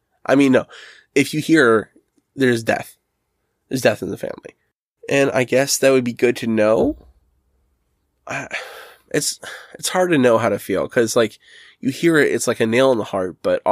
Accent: Ireland; I'm Irish.

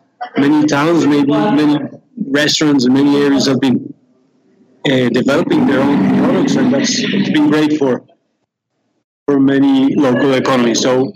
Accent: Colombia; English is a second language; also born or lived in Europe; I'm Colombian Irish, and I had the opportunity to leave the country, and I stayed in Europe for about 10 years.

